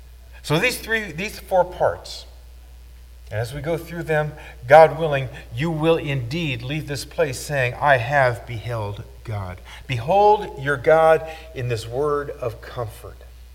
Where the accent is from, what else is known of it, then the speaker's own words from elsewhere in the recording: Portland, United States; When I was a little boy growing up in Portland, we lived across the street from the Avolios.